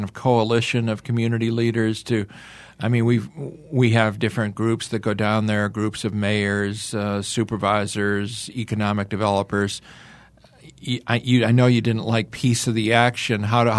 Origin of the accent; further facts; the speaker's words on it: Chicago, Illinois, United States; Well, I'm from Chicago, like and so that.